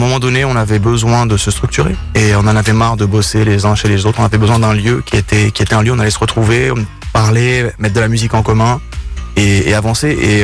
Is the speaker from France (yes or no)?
yes; France; parce que je suis français et c'est une salle mythique quand même.